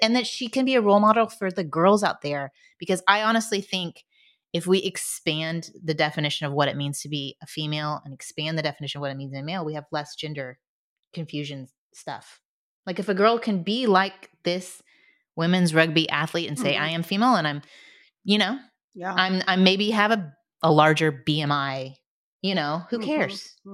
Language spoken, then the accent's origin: English; Indianapolis, Indiana, United States; And I'm from Indianapolis.